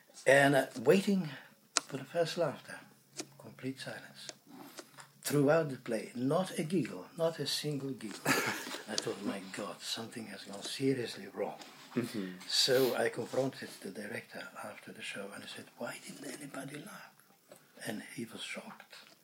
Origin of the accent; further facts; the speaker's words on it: Slovenia; first language Slovenian; English is a second language; now in London, United Kingdom; anything sensible in my own language. Back in London, starting to write in Slovenian again, as well as in English, I had to relearn the craft of writing in Slovenian.